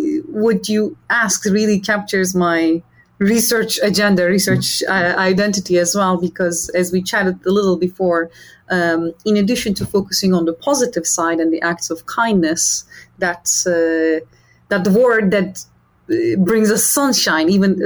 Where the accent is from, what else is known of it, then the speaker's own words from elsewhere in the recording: Istanbul, Turkey; moved away as an adult; now in United States; I moved to the United States at the age of 18 to study math at Harvard, from Istanbul, by the way. I'm originally from Istanbul.